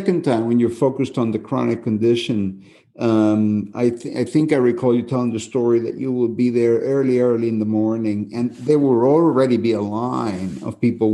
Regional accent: Peru; And, you know, I'm from Peru.

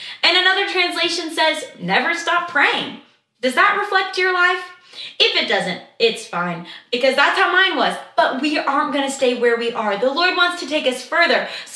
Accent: Arkansas, United States; Growing up in Arkansas, y'all, you would literally open up the door, grab what you wanted, close the door, and go.

